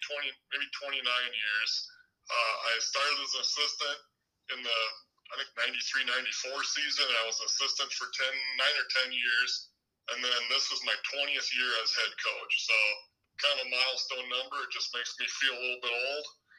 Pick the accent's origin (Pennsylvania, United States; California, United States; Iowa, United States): Iowa, United States; Dyersville; I'm kind of from the suburbs. I'm out from Dyersville. Went to Dyersville Beckman and was a mid-80s student athlete out there.